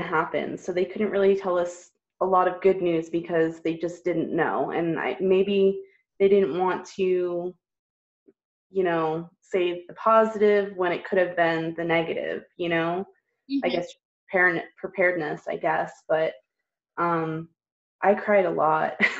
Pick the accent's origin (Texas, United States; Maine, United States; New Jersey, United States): Maine, United States; now in Colorado, United States; I'm originally from Maine, pretty much. I grew up there my whole life. I don't know, I guess right now I moved to Colorado.